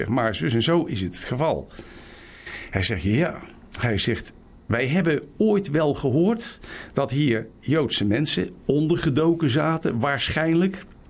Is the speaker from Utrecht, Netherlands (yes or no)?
yes; Utrecht, Netherlands; born there; Wij reizen naar Utrecht af, mijn geboortestad, en die wijk die ken ik heel goed.